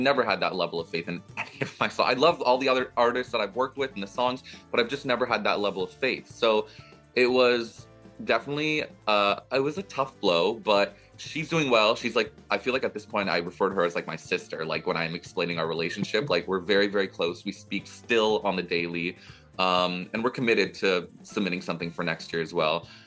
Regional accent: Canada; And I'm originally from Canada

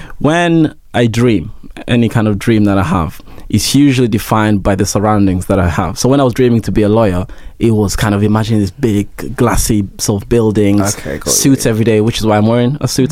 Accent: Rwanda; moved away; I realized my home country is gone. I'm not going back to Rwanda anytime soon. This is my new home.

